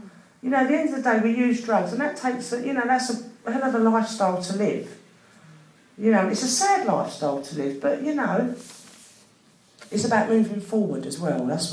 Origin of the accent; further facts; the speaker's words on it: London, United Kingdom; because I come from South London, obviously.